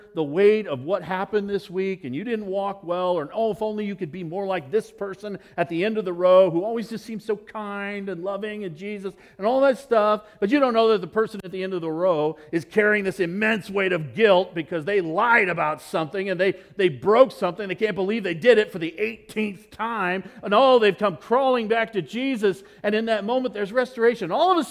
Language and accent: English; Nevada, United States; I grew up in Northern Nevada, where the love language on bus trips in high school was the game of poker.